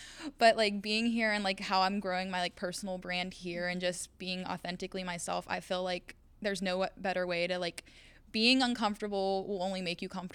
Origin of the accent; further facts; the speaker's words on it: Pittsburgh, Pennsylvania, United States; Obviously, coming down to Florida, I'm from Pittsburgh, Pennsylvania, so me coming here was definitely a big step.